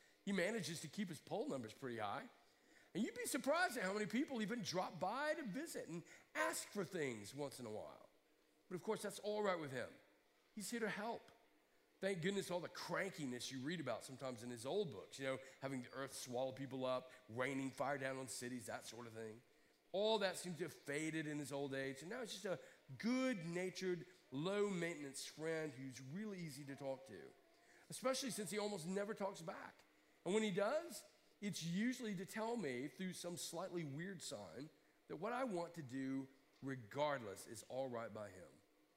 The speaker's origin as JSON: {"language": "English", "region": "Alabama", "country": "United States", "tie": "born or raised there", "said": "When I was growing up in Alabama, we had all kinds of really interesting concepts about God."}